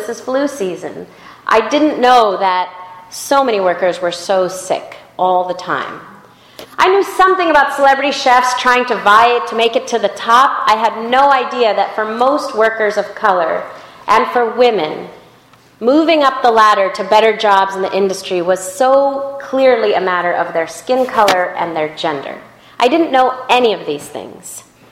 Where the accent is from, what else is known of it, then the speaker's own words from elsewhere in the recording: Los Angeles, California, United States; I come from California. I grew up in L.A. where in L.A. they actually put letter grades in restaurant windows about health and safety issues.